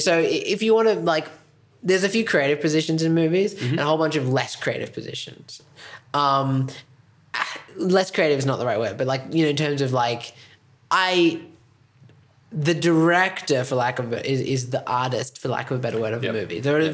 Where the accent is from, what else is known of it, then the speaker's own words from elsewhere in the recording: Australia; also born or lived in United States; really made me proud of being Australian in a lot of ways.